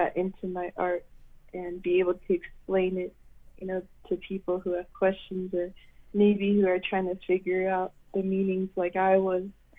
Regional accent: Illinois, United States; I grew up in the Chicago suburbs where, you know, it was barely more diverse compared to a lot of the surrounding cities, but it was predominantly white.

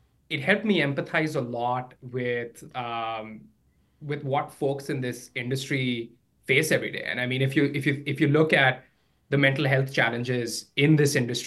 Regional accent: India; I grew up in India

